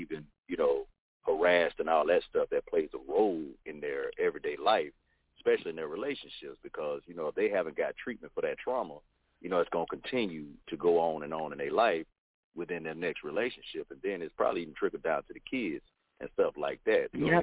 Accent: Mississippi, United States; I'm from Mississippi

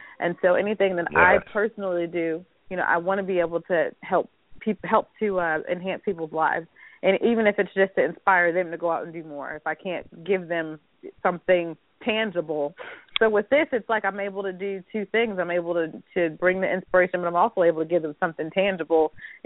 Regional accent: New Jersey, United States; also born or lived in Germany / Belgium; now in Oklahoma City, United States; I'm a military brat. So I was born in Germany, and I started school in Belgium, and New Jersey is my home state, and I've lived other places, and Oklahoma, I guess, is home for now

